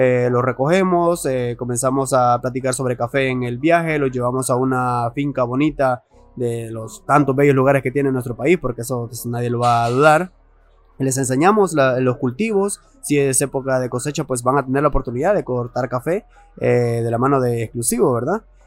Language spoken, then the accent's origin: Spanish; Nahuizalco, Sonsonate, El Salvador; Pues yo soy originario de Nahuizalco, crecí cortando café en las montañas en Nahuizalco.